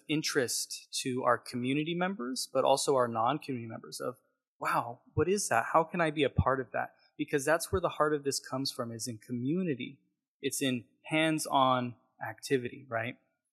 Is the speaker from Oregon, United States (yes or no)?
no; Los Coyotes, California, United States; I'm from Los Coyotes in Santa Isabel.